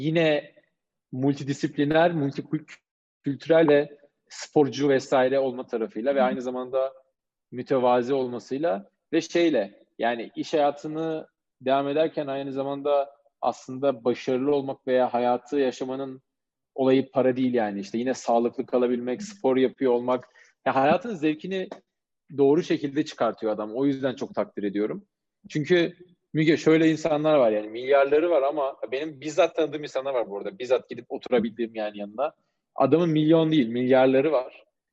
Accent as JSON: {"language": "Turkish", "region": "Ankara", "country": "Turkey", "tie": "born or raised there", "lives_now": "Istanbul, Turkey", "said": "beni İstanbul'daki arkadaşlarımın çoğu hep İstanbullu biliyor yani. Kimse Ankara'da büyüdüm, Ankaralı oldum bilmiyor aslında."}